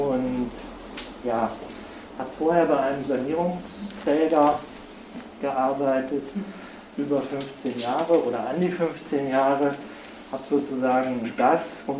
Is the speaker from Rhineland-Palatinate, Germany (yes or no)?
no; Leipzig, Saxony, Germany; ich komme aus Leipzig, habe natürlich einen anderen Blick auf Flensburg